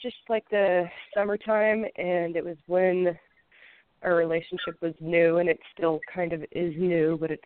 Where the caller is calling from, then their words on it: Oregon, United States; Eastern Oregon.